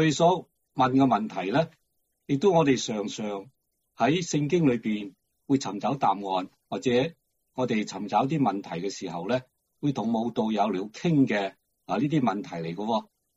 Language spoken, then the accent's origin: Cantonese; China; 就好似我哋中国人、亚洲人咧，系中意储钱啊